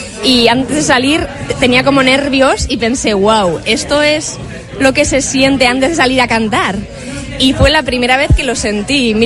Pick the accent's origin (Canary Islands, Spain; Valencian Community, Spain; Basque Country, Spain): Basque Country, Spain; es que yo soy de Trabacúa, entonces toda la vida yo he vivido en las faldas del Monte Oís